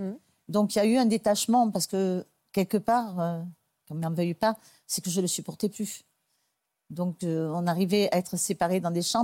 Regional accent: Provence-Alpes-Côte d'Azur, France; comme on dit chez nous en Provence, une main devant, une main derrière

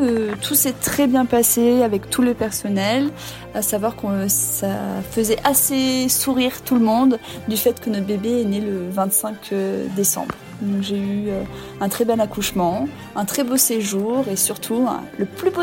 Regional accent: Auvergne-Rhône-Alpes, France; en tant que bon savoyard

